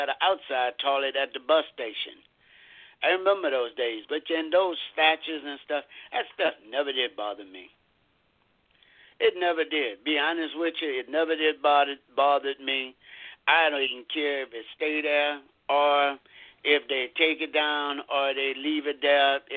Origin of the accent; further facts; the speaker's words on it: Louisiana, United States; It don't it never did bother me because I'm from the South, too. I'm from Louisiana.